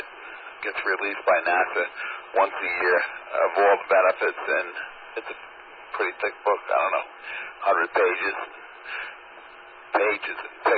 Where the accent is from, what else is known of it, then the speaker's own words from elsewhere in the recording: Queens, New York, United States; By the way, I grew up in Queens, and at the time they had the best water in the world, I thought.